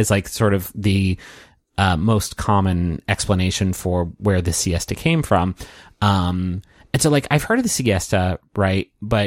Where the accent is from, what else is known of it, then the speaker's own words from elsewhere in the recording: Chicago, Illinois, United States; I'm from Chicago.